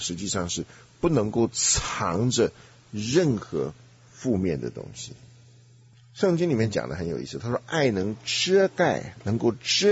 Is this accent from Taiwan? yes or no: no; China; now in United States